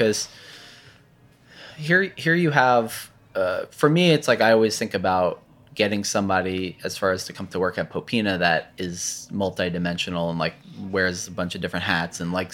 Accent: New Jersey, United States; Maybe I'm a picky eater. Maybe I'm from New Jersey.

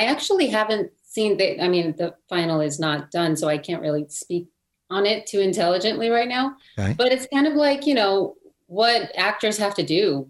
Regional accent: Lodi, New Jersey, United States; I grew up in a town called Lodi in New Jersey.

